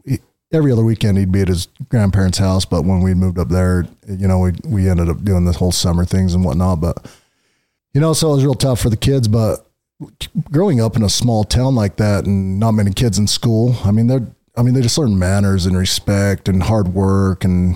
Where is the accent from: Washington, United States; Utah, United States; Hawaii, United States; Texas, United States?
Utah, United States; Hooper; also born or lived in Wyoming; So I was born and raised in Utah. Grew up, majority of my time was out in Hooper, and then went to a few different high schools, ended up moving to Wyoming.